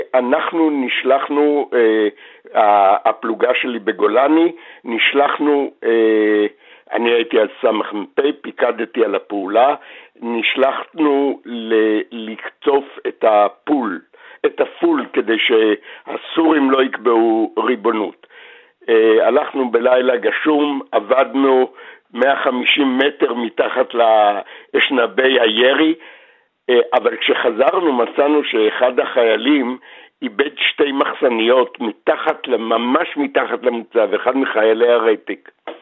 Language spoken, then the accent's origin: Hebrew; Jerusalem, Jerusalem District, Israel; born there; אני נולדתי במלחמת העולם השנייה, על הר הצופים בירושלים.